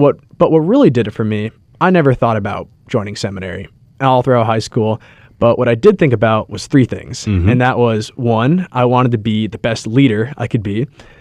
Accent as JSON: {"language": "English", "town": "Des Moines", "region": "Iowa", "country": "United States", "said": "So I'm from Des Moines, Iowa. That's right, just an Iowa boy. I have seven siblings."}